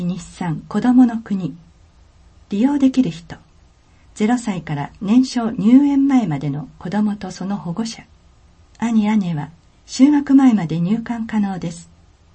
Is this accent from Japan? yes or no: no; New Zealand; Japanese is a second language; 今回は、私の出身国、ニュージーランドを紹介します。